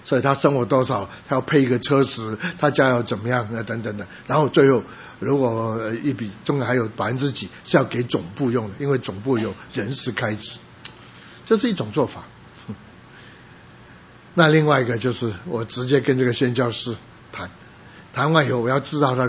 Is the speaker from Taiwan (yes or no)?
yes; Taiwan; 我小的时候在台湾，我们看到很多宣教士来台湾是进到一个教会。以前我们在木栅的那个教会是一个宣教士夫妇开的